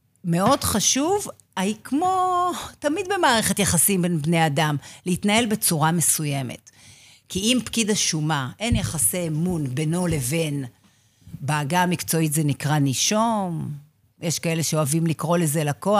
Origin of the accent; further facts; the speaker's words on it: Yehud, Central District, Israel; אני מיהוד, שני ילדים